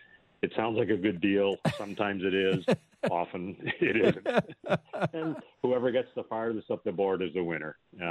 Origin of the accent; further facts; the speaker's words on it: Menomonee Falls, Wisconsin, United States; I grew up in Menominee Falls, actually.